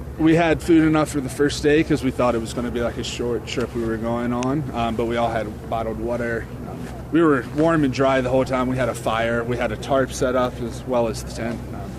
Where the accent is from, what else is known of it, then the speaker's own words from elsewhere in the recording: Skagway, Alaska, United States; I'm from Skagway.